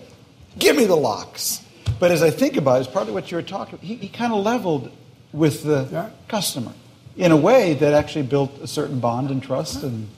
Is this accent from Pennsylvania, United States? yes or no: no; Minneapolis, Minnesota, United States; when I grew up in Minneapolis, there was a famous delicatessen there called the Lincoln Dell, famous throughout the upper Midwest.